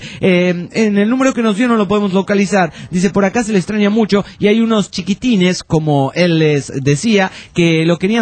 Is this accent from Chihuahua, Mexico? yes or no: yes; Ciudad Juárez, Chihuahua, Mexico; Soy de Juárez, Chihuahua, México.